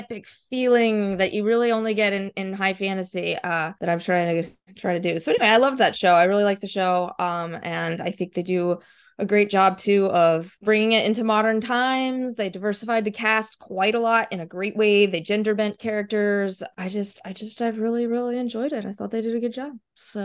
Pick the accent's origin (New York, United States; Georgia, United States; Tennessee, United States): Georgia, United States; Dalton; Oh, okay, yeah. I grew up in Dalton, so hey.